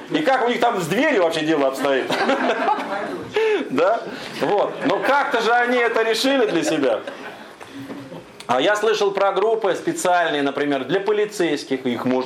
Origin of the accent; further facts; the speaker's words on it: Moscow, Russia; представьте себе, я из Москвы, приезжаю куда-нибудь в Иркутск